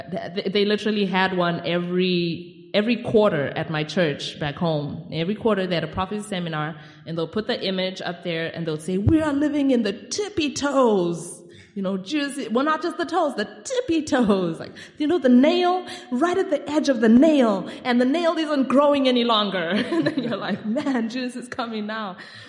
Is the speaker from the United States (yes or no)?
no; Zimbabwe; P.S., I'm from Zimbabwe. Like, we had no problem with Y2K.